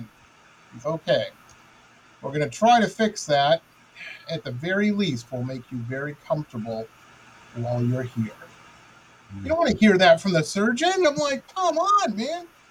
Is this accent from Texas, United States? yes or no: no; Detroit, Michigan, United States; I grew up in Detroit, and so, of course, Motown and all of that was just constantly on.